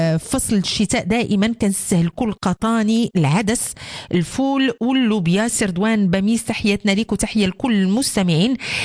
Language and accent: Arabic; Morocco; حنا يعني معروفين بها كمغاربه